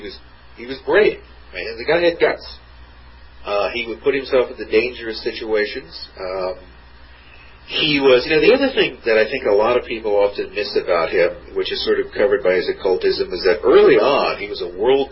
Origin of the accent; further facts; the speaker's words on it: England, United Kingdom; the point is that basically I'm an Englishman, and therefore I will be loyal to England.